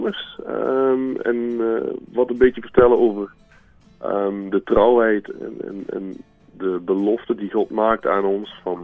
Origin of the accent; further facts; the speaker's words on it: Belgium; Ik kom uit België en ik werk nog heel veel samen met mijn vrienden uit België.